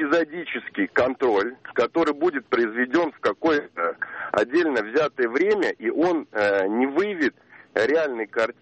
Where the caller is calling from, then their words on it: Moscow, Russia; из Москвы